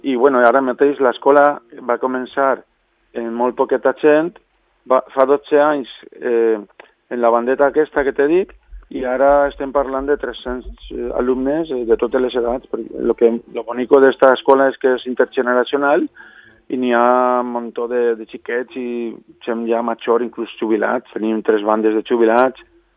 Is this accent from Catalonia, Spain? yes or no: no; Sedaví, Valencian Community, Spain; tenim una escola en Cedar Jazz, al costat de València, es diu Cedar Jazz perquè som de Sedaví